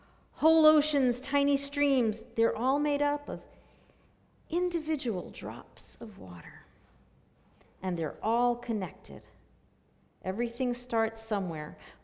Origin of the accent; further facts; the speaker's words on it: New York, United States; I grew up in New York City, where there's a treacherous confluence of rivers.